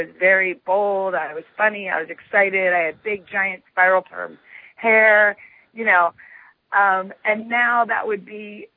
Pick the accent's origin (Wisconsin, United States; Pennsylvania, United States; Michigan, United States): Pennsylvania, United States; I swear to God, I'm from Pennsylvania.